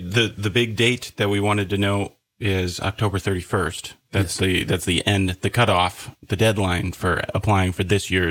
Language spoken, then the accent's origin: English; Minnesota, United States; I'm not from around here. I'm originally from Minnesota, which has a couple of ski hills technically, but nothing like this.